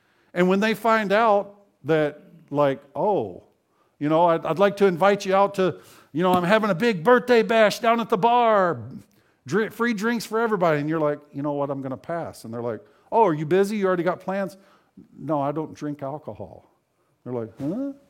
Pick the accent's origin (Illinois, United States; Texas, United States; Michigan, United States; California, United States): Texas, United States; Houston; now in Canada; I grew up in the Houston area, and when the Houston Rockets won the national championship back-to-back in the 90s, back when I was younger